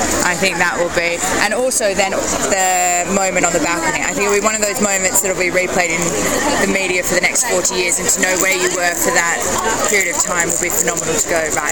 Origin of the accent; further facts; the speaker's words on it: Sydney, New South Wales, Australia; now in London, United Kingdom; I am originally from Sydney.